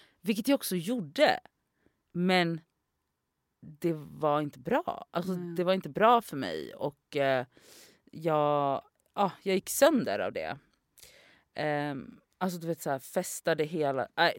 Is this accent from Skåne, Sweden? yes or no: no; Gothenburg, Västra Götaland County, Sweden; jag är ju från Göteborg